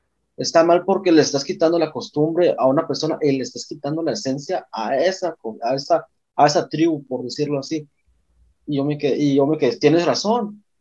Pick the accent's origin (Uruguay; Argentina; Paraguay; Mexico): Mexico; como mexicanos que somos